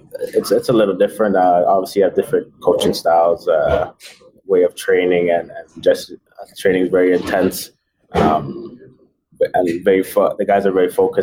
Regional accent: Jamaica; I'm Jamaican too, so.

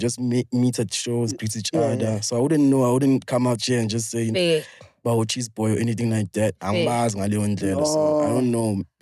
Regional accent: Phoenix, KwaZulu-Natal, South Africa; born there; now in Johannesburg, South Africa; Now my story. I was born in Tsegwini, Phoenix, Emandieni. Shout out to all my charos. And then I moved to go stay with my pops at Dandi.

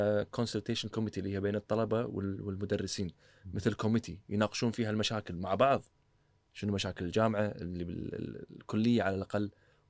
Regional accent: Kuwait; احنا كويتيين ترى لما نسافر عبالنا ان احنا احسن ناس يعني

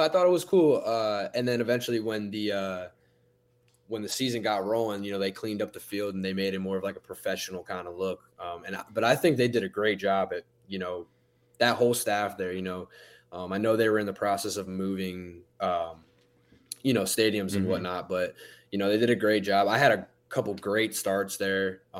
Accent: Pennsylvania, United States; But I'm actually from Pennsylvania.

